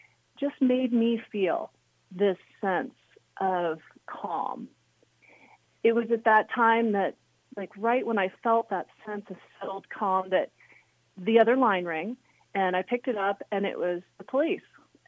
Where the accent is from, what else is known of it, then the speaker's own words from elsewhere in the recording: Houston, Texas, United States; I remember I grew up in Houston, Texas, and we had just pulled up to a gas station.